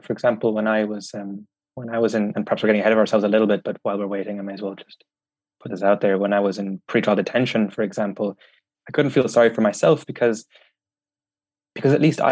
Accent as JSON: {"language": "English", "country": "Ireland", "tie": "born or raised there", "said": "I'm German Vietnamese, but I grew up in Ireland."}